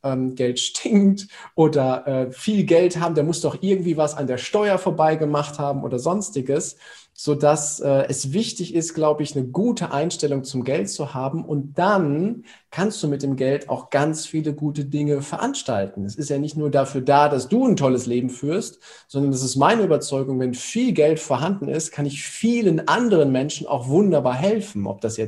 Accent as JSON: {"language": "German", "country": "Germany", "said": "ich bin charmante 39, komme aus Deutschland, wohne in Nordrhein-Westfalen, genauer gesagt in Gütersloh, quasi im Herzen von dieser Republik"}